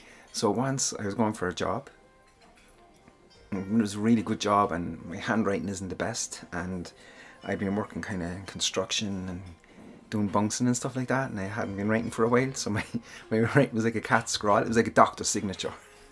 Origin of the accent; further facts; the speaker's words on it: Ireland; accent: Irish; I wonder if Japanese people find my Japanese Irish accent funny.